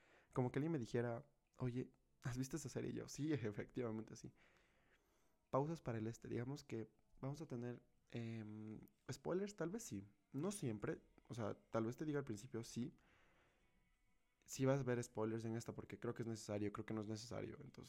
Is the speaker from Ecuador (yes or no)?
yes; Ecuador; tengo 20 años y soy de Ecuador.